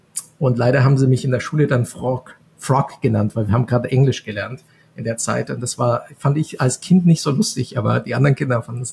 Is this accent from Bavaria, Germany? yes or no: yes; Bavaria, Germany; accent: Bavarian; Ja, muss ich da mit Bayerisch reden oder kann ich ja ganz normal Hochdeutsch? Hochdeutsch kann ich eh nicht.